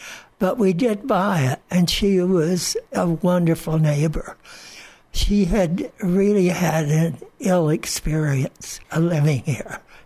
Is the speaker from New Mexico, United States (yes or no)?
yes; Chamberino, New Mexico, United States; born there; now in Mesilla, United States; I was born in Chamberino, New Mexico, which is just down the road. We've always called that home, too. I have two homes, Chamberino and Mesilla, but Mesilla's been my home longer than Chamberino.